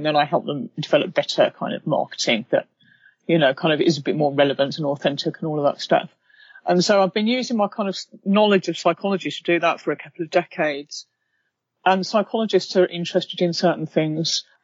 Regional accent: United Kingdom; I'm British, as you can probably tell.

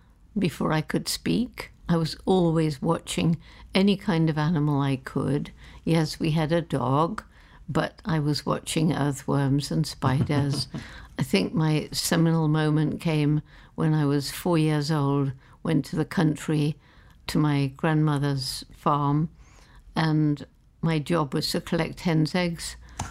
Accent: London, United Kingdom; born there; Well, I was born in London.

